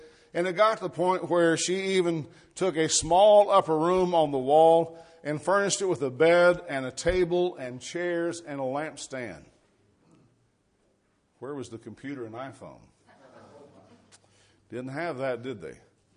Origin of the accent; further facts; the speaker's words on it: Arkansas, United States; I remember growing up in Arkansas, my dad was a preacher, and a lot of the places he would go preach didn't have motels or hotels, so the members would take them in.